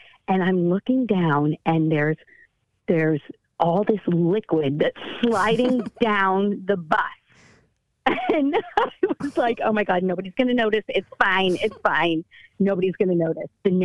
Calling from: San Francisco, California, United States; from? San Francisco.

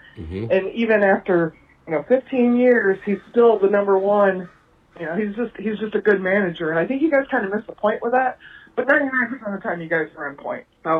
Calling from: Jackson, Michigan, United States; I'm calling from Jackson, Michigan.

